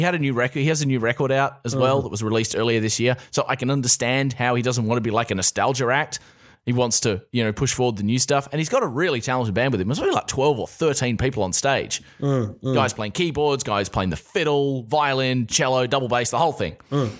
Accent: Australia; And inevitably, because I'm an Australian, I had to ask him, are you coming to Australia with this show?

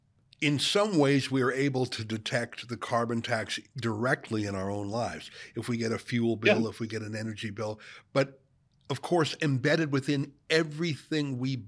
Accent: Calgary, Alberta, Canada; I grew up in Calgary

